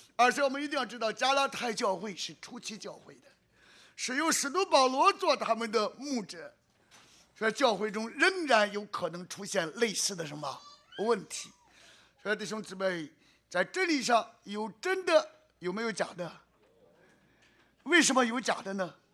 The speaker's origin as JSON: {"language": "Chinese", "region": "Shandong", "country": "China", "tie": "born or raised there", "said": "但是你知道我小的时候在山东是拜狐狸精之类的"}